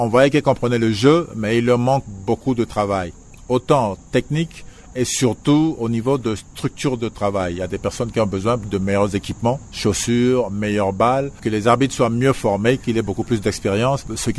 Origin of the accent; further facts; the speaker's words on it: Central African Republic; Le but principal, c'est quelque chose pour laquelle je suis très fier en tant que centrafricain et en tant que ex-fauve et joueur de basketball centrafricain.